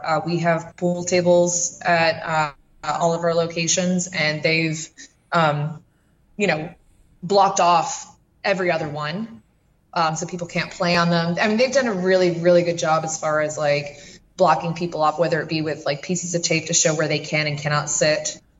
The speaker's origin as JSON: {"language": "English", "town": "Buffalo", "region": "New York", "country": "United States", "said": "I'm originally from Buffalo, which is probably why I don't sound like I'm, you know, from the South."}